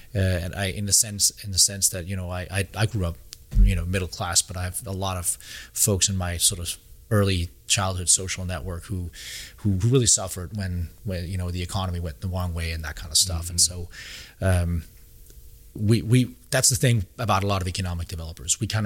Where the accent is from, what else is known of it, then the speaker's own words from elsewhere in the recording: Ringsted, Zealand, Denmark; And so my hometown of Ringsted, Denmark, is going through some really, really tough times right now.